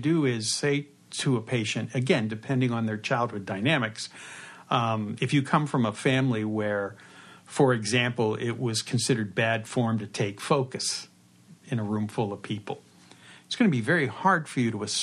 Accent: Pittsburgh, Pennsylvania, United States; Writing about how Pittsburgh has changed since I was a kid.

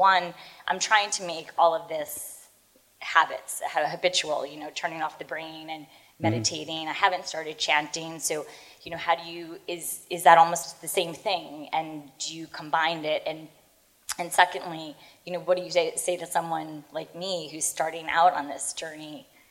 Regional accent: Garden City, New York, United States; I'm from Long Island, too.

